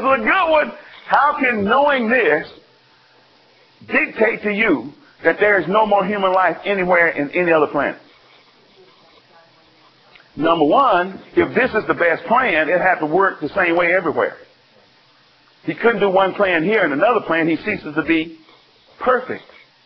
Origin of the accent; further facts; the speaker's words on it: the South, United States; And everyone get upset at me because I'm from the South and like ribs.